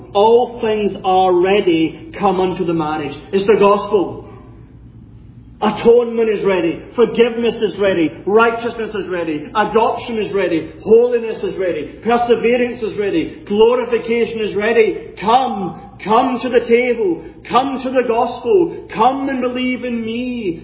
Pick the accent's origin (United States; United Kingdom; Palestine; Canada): United Kingdom; I'm British, of course, and I have a queen, Her Majesty Queen Elizabeth.